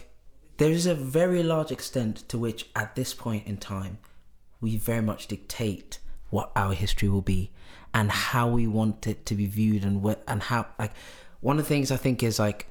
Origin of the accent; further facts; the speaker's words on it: South Africa; being South African Sotho